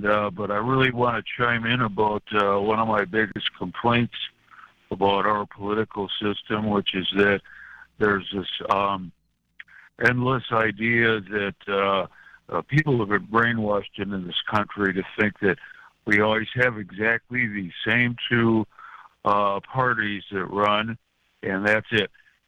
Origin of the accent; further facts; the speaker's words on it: Wisconsin, United States; I come from Wisconsin, U.S. citizen.